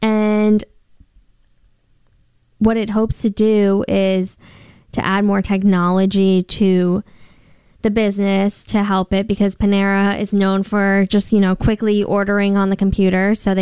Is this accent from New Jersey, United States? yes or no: yes; New Jersey, United States; And so, we're from New Jersey.